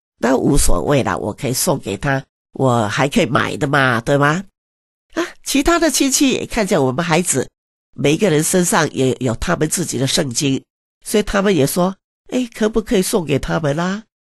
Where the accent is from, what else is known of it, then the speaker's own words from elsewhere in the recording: Xiamen, Fujian, China; 我自己是厦门鼓浪屿出生的，我很喜欢这个小小地方啊。